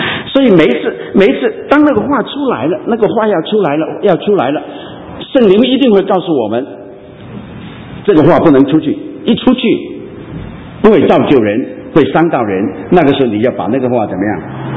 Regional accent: Hong Kong; 我告诉你不要学香港话，我是香港人，请你们不要学我们香港人的话

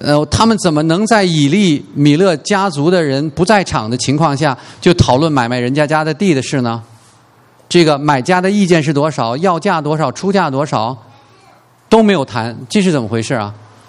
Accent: Beijing, China; 我们小时候在北京也有，这是我找到一张照片

